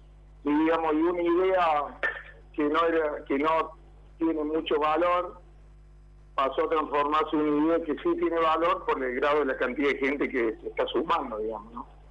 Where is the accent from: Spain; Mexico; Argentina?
Argentina; lo que somos como argentinos.